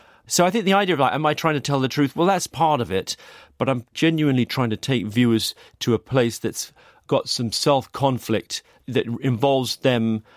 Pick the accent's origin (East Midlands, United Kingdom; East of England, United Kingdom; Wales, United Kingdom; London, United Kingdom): London, United Kingdom; Okay, so when I was growing up, I grew up in South London